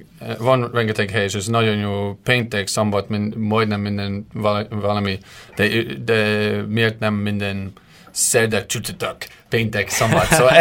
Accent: Bray, Leinster, Ireland; Hungarian is a second language; A Déli Dublinból, szóval Bray, ez egy kisváros.

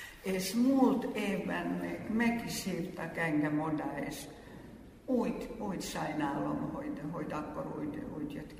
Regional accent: Finland; Hungarian is a second language; Én mindig mondtam, hogy elnézést, én finn vagyok

